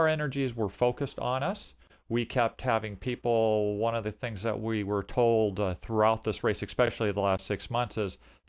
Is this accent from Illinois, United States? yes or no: no; San Jose, California, United States; I grew up in San Jose, California.